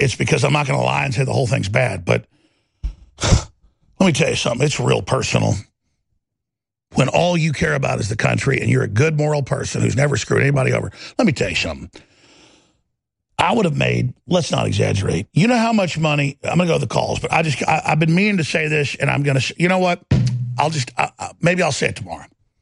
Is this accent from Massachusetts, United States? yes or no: no; Texas, United States; See, because I'm a Texan.